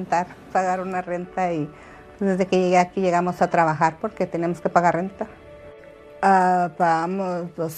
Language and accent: Spanish; Durango, Mexico; Yo vengo de Durango, Durango, México.